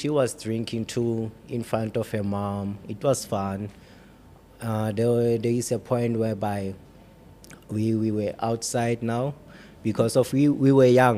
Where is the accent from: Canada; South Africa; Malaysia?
South Africa; Klerksdorp, North West; I grew up in Klerksdorp, Northwest.